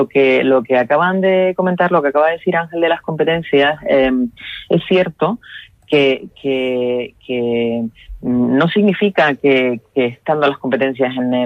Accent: Canary Islands, Spain; permíteme que me quite ahora el gorro de empresa y hable como canaria

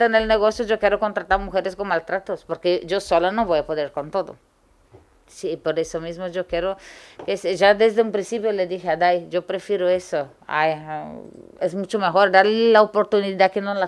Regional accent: Brazil; Eso es muy común en mi país. En Brasil es muy común y aquí no hay eso.

